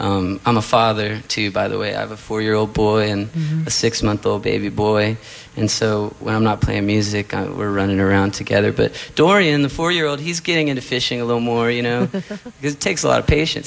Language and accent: English; Texas, United States; growing up in East Texas, country music was all around. But then I also had my parents' music. They were from the Northeast, so I was kind of the first generation … that got into country music.